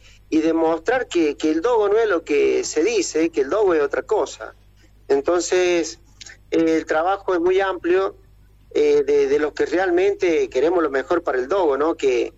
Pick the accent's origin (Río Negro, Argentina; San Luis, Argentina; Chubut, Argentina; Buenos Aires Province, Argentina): San Luis, Argentina; ser puntano para mí es lo más grande. Siempre digo que si vuelvo a nacer me gustaría ser quien soy, ser puntano. Mi tierra la amo con todo mi corazón y siempre he querido lo mejor. Y acá estamos por San Luis